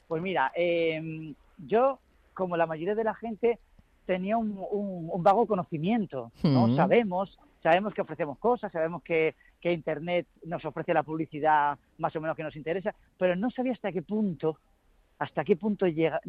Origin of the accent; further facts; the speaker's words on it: Málaga, Andalusia, Spain; born there; now in Madrid, Spain; cómo yo nací en Málaga, quise ser actor, vine a Madrid